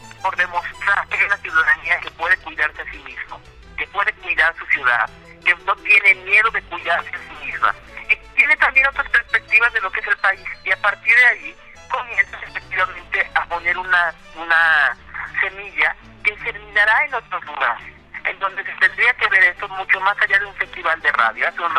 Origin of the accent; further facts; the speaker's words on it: Guadalajara, Jalisco, Mexico; cómo podemos como tapatíos demostrar que en este país hay otros caminos